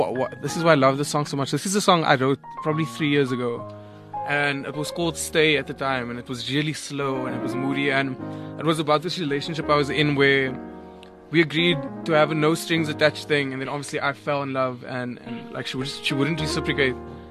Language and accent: English; Cape Town, Western Cape, South Africa; So I didn't know what was happening back home in Cape Town, obviously, because I'm from Cape Town.